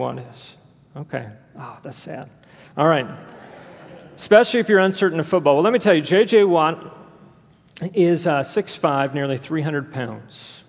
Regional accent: Houston, Texas, United States; I want to relay a story that occurred back in my hometown of Houston, Texas. Once again, I have my parents who are here from Houston

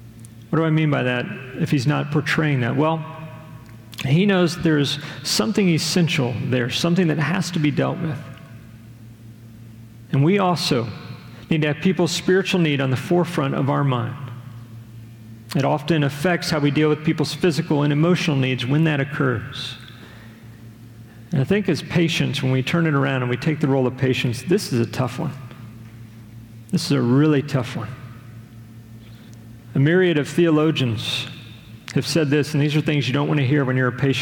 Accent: Texas, United States; What is happening in this story is similar to experiences that I would often have growing up in Southwest or Southeast Texas and being outside, okay?

